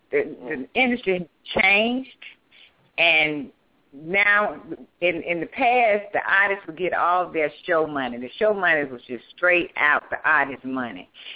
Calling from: Houston, Texas, United States; I'm calling in from Houston, Texas.

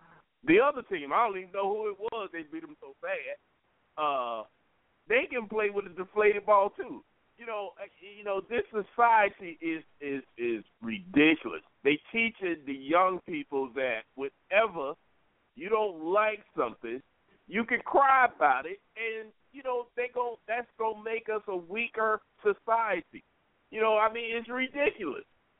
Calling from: Trenton, New Jersey, United States; I'm calling from Trenton, New Jersey.

